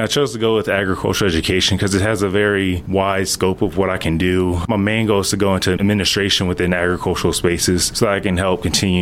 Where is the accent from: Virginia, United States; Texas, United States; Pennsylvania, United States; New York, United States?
Texas, United States; Houston; I'm from Houston, Texas, and I didn't have a typical introduction to agriculture.